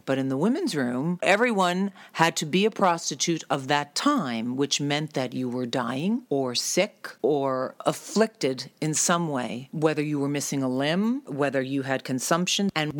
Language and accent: English; New York, United States; I live in Jersey, but I'm really from New York.